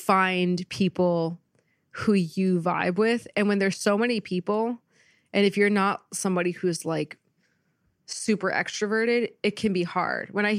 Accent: Marlboro, New Jersey, United States; I'm from New Jersey, from suburban New Jersey.

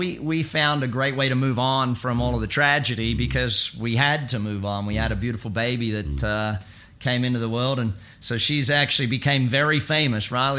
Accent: Australia; now in United States; You know, growing up in Australia

